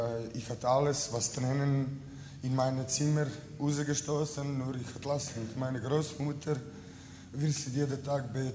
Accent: Croatia; German is a second language; ich komme aus Kroatien und ich hatte mit 18 Jahren im Leben einen riesen Unfall

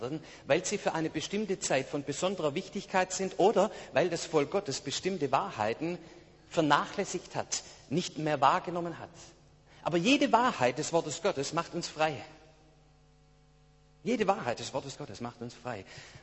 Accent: Baden-Württemberg, Germany; bei uns im Schwabenland ist es so. Das heißt, für uns ist es unglaublich schwer, einfach zu empfangen

